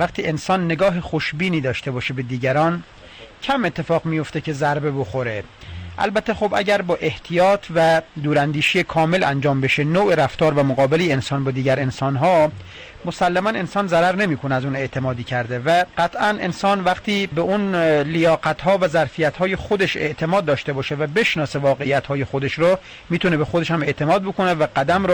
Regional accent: Darab, Fars, Iran; من خودم اصلا شیرازی هستم، شهرستان داراب. البته خب چون داماد شمالی ها شدیم از شهرستان بابل، بخش بندپی شرقی، روستای تشون

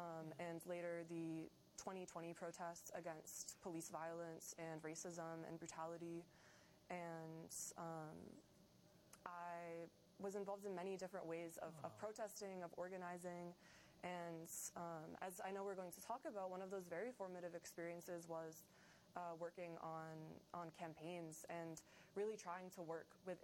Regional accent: United States; Well, I grew up in the United States, but my family is Irish-American.

